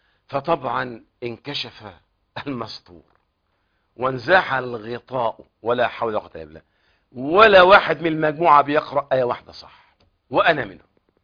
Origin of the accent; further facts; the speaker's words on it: Egypt; والله انا كمواطن مصري انا شايف مصر من احسن البلاد